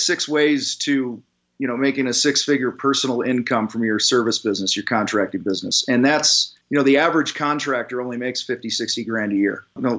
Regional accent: Wheaton, Illinois, United States; I'm actually from Wheaton, Illinois, originally, just outside of Chicago, about an hour, and come from a strong football tradition and stuff, Wheaton North High School.

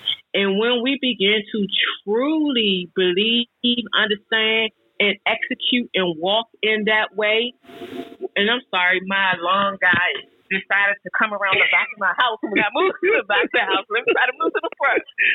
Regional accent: Fort Washington, Maryland, United States; from Fort Washington, Maryland.

